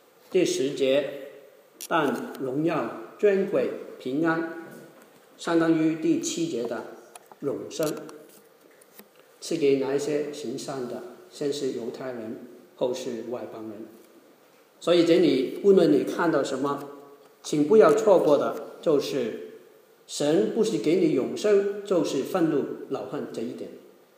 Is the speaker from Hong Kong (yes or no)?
yes; Hong Kong; accent: Hong Kong; Chinese is a second language; 因为我的普通话不是我的母语，我是从香港来的，可能香港的口音比较重